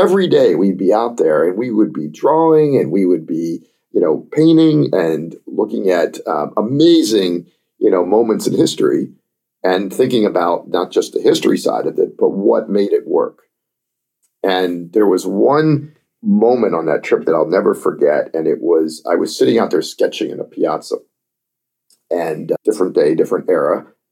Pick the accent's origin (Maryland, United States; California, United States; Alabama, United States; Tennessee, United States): Maryland, United States; Rockville; I grew up in Rockville, Maryland, and, you know, I didn't, you know, certainly, you know, coming down to DC, we'd come down to museums and stuff.